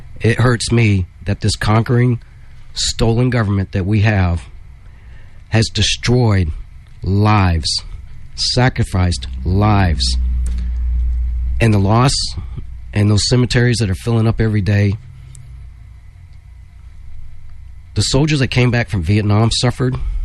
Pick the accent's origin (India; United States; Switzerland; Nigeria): United States; the South; I grew up in the South and I have family members in the North.